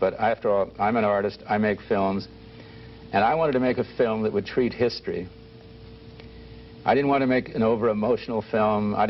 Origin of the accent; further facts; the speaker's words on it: United States; because I am an American and not a French person.